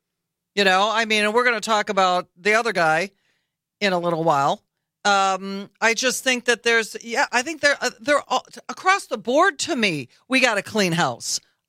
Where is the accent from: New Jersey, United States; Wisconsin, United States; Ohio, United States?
Wisconsin, United States; Beloit; My neighbor, actually, from where I grew up in Beloit.